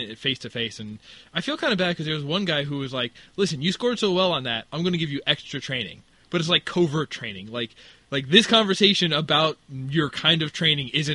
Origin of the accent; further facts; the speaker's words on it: Canada; actually, I'm Canadian.